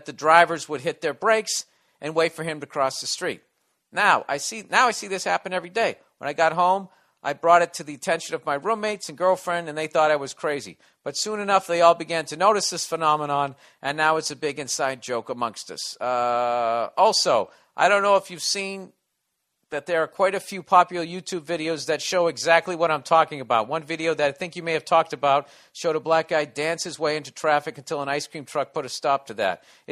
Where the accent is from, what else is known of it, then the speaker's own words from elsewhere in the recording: the South, United States; What are you asking me? Because I'm from the South?